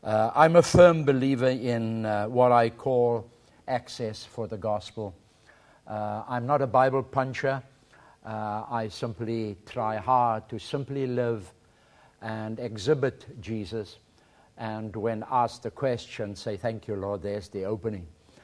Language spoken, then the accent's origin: English; South Africa; I'm from South Africa, God's special country.